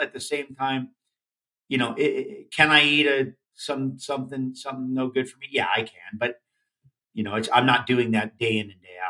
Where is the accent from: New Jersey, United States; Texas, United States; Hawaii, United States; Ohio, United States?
Hawaii, United States; I mean, I grew up in Hawaii, like I said, in a village.